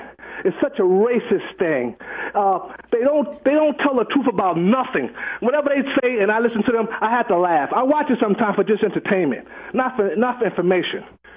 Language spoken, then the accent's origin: English; New York City, New York, United States; I grew up in New York City and I've seen the news from my perspective